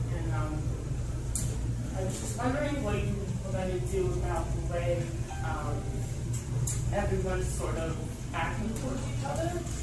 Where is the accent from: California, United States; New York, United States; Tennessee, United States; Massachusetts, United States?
Tennessee, United States; Nashville; now in Hawaii, United States; I grew up in Nashville, so I live in Hawaii.